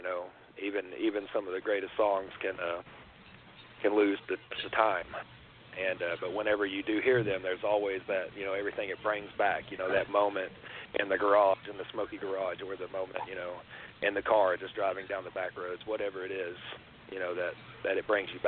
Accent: Tennessee, United States; At a young age, being born and raised in Tennessee, obviously country was everywhere.

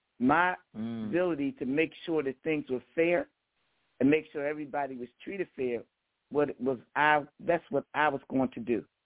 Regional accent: Philadelphia, Pennsylvania, United States; We grew up in North Philly, elementary school, John Welch, junior high school, West Philadelphia

